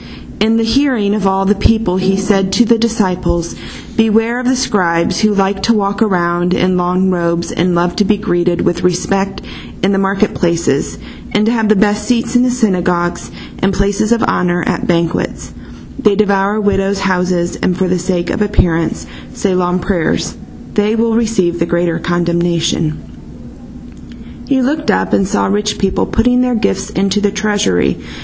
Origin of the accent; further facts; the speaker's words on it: Indianapolis, Indiana, United States; I'm a Midler student, and my hometown is Indianapolis, Indiana.